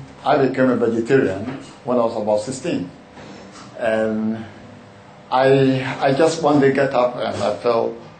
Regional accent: Ghana; now in United Kingdom; originally I came from Ghana. Ghana is in West Africa.

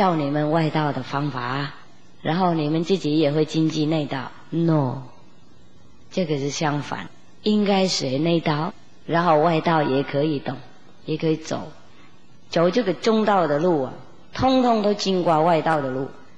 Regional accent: Vietnam; Chinese is a second language; 我们越南人又更严肃啊

